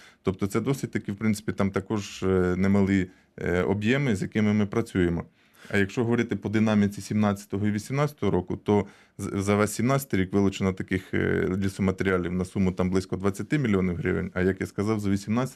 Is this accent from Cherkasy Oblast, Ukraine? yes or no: yes; Cherkasy Oblast, Ukraine; Я родом з Черкащини